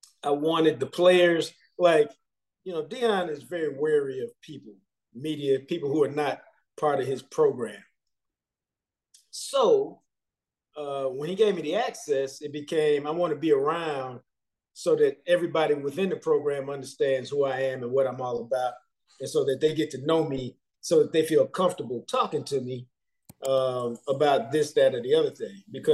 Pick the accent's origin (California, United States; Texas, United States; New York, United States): Texas, United States; Dallas; I live in Dallas. I'm from Dallas.